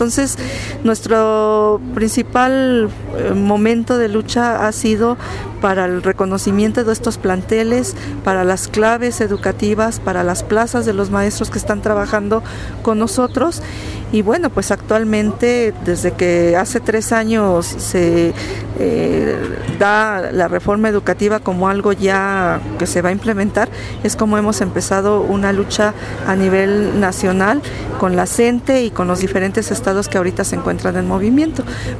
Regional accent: State of Mexico, Mexico; Somos del Estado de México y tenemos más de 30 años de lucha en el Estado de México

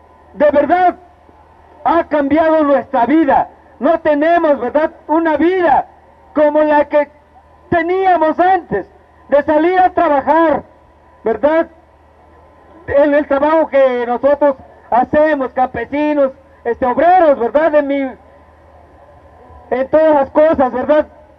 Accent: Mexico; que protesta por sus derechos como mexicanos que somos, ¿verdad?

